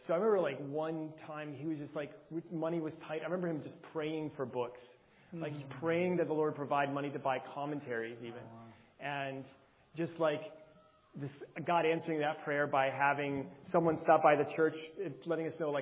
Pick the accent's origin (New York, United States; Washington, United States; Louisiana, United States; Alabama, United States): Alabama, United States; also born or lived in Virginia; So I grew up primarily, I say, in Alabama. We kind of moved around a bit. I was born in Virginia, but we moved around, and I spent most of my life in Alabama.